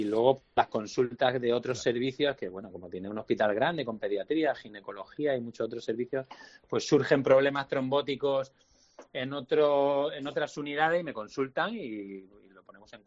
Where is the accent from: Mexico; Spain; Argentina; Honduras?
Spain; Seville, Andalusia; born there; yo soy español, ¿eh? Es decir, que nací en Sevilla. Olé. Hace 46 años. Bien. Pero mi padre es portugués y es un portugués de estos comunistas románticos que ya no quedan.